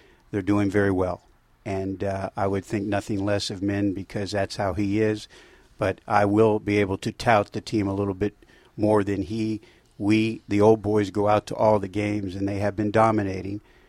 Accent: Florida, United States; Obviously didn't grow up in Georgia. I'm from Florida.

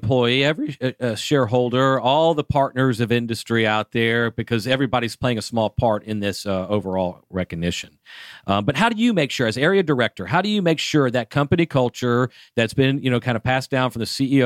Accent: Sandy Springs, Georgia, United States; now in Alpharetta, United States; I'm born and raised in Sandy Springs. I currently live in Alpharetta, but I love the area

